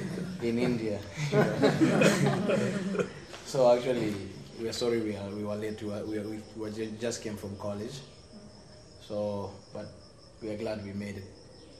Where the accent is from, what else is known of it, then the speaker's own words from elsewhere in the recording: Kenya; I'm also Kenyan. A student also.